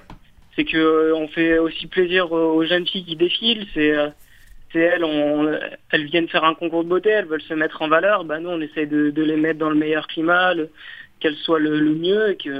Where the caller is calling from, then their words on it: La Tour-du-Pin, Auvergne-Rhône-Alpes, France; je viens de la Tour du Pin.